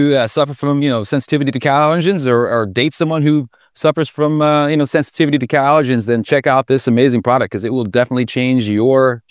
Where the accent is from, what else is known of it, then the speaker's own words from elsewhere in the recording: Cincinnati, Ohio, United States; Grew up in Cincinnati, and those are my three cats in old Cincy.